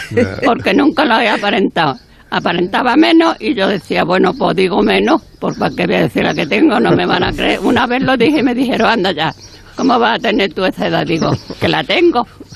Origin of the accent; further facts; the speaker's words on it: Marchena, Andalusia, Spain; born there; Yo nací en Marchena y el que me bautizó fue